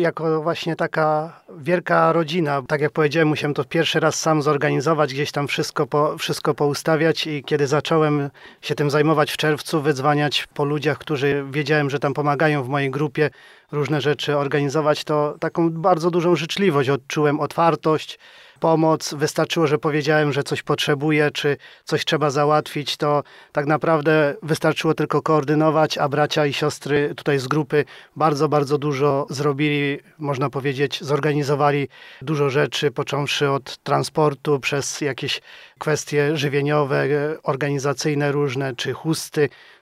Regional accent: Zbydniów, Lesser Poland, Poland; Ja pochodzę z miejscowości Zbydniów, to jest parafia Tarnawa, pod Wieliczką 20 kilometrów, także teren już taki pagórkowaty, górzysty.

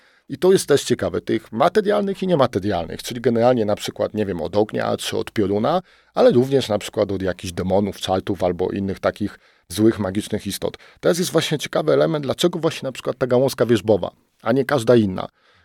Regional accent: Łódź, Łódź Voivodeship, Poland; jako dziecko, jeszcze mieszkając w Łodzi też, moja babcia pochodziła spod Łodzi

